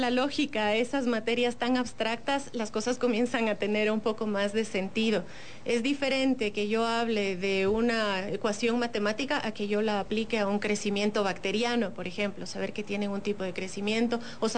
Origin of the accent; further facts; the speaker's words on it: Ecuador; nosotros mismos, como ecuatorianos, aprovechemos estos recursos y generemos productos que nos van a beneficiar